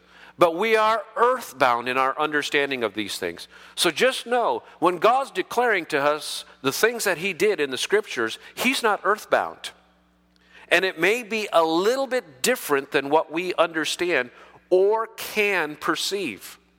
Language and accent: English; United States; My parents tell me that in my ancestry, I'm Dutch. But by culture, I'm American.